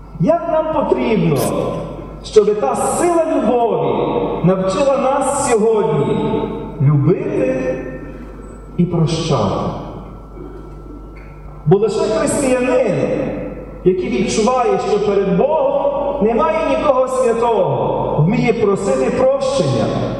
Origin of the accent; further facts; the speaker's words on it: Stryi, Lviv Oblast, Ukraine; першого єпископа у моєму рідному місті Стрию